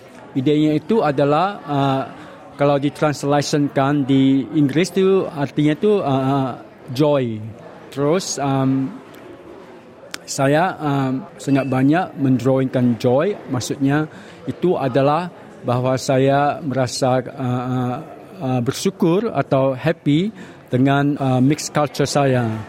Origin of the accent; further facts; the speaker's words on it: Bandar Tinggi, North Sumatra, Indonesia; Saya aslinya dari Sumatera Utara di sebuah kecil namanya Bandar Tinggi. Tidak jauh dari Medan, kira-kira 6 atau 5 jam dengan naik mobil.